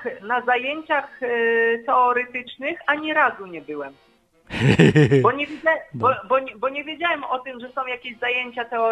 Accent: Zielona Góra, Lubusz Voivodeship, Poland; W Polsce. U siebie w Zielonej Górze.

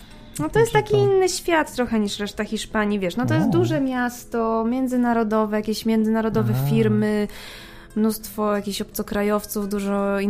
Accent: Warsaw, Masovian Voivodeship, Poland; born there; No bo ja się urodziłam w Warszawie

